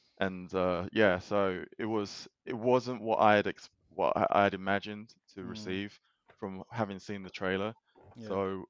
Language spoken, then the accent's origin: English; United States; Like, I'm American, and that's all I can answer.